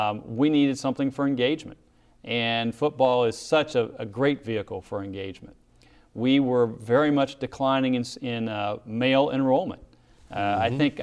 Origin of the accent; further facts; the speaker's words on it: Ohio, United States; now in Houston, United States; I grew up in Ohio originally, did my undergraduate at Ball State University, and did my master's work at Ohio University, and then came down to Houston directly thereafter.